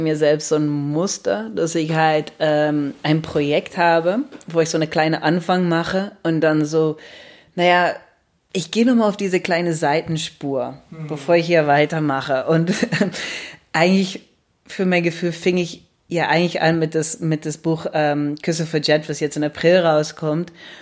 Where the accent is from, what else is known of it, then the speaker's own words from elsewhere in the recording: Netherlands; German is a second language; aufgewachsen in verschiedenen Ländern und dieses Idee, wo komme ich her und was ist meine, bin ich Niederländer oder nicht und dass ich gerade so ins Ausland ziehen muss, um endlich wieder Niederländer zu sein